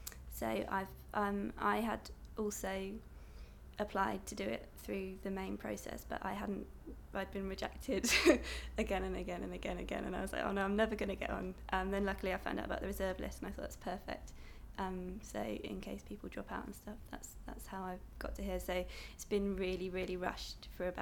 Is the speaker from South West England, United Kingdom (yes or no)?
yes; Swindon, South West England, United Kingdom; now in London, United Kingdom; I am 25. I'm from Swindon, Wiltshire, but I live in Brockley, South East London.